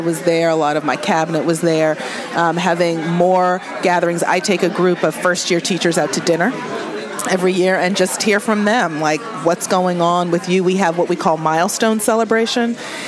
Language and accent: English; Boston, Massachusetts, United States; now in Baltimore, United States; I come from Boston where nobody, you know, you call there, you call the mayor by the first name.